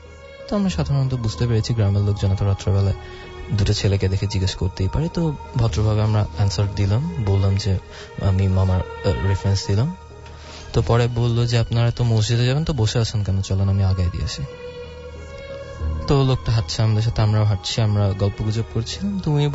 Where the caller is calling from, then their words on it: Mohakhali, Dhaka Division, Bangladesh; আমি মহাকালী থেকে এসেছি, আমি স্টুডেন্ট।